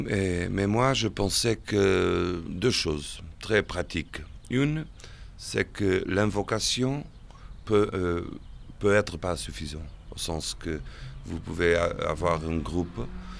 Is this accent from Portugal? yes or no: yes; Portugal; je suis portugais, ça c'est une condition que je ne pourrais jamais abandonner.